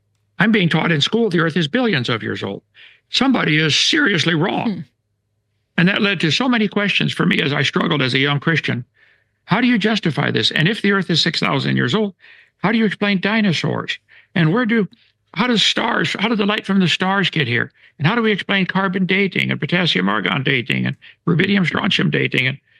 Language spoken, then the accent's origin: English; East Peoria, Illinois, United States; I was raised in Illinois, East Peoria.